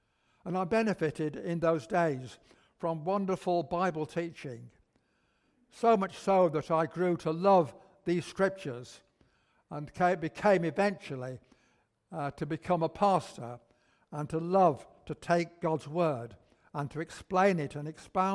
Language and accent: English; Manchester, North West England, United Kingdom; I was brought up in South Manchester, and I was taken to a Sunday school in a small Methodist church.